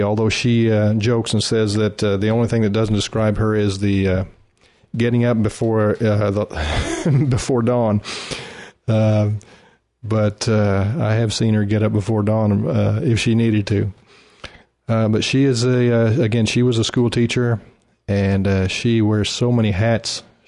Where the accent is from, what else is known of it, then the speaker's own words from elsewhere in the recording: Mangum, Oklahoma, United States; I moved back to my hometown of Mangum, Oklahoma, and continued to teach guitar lessons and also farmed with my father.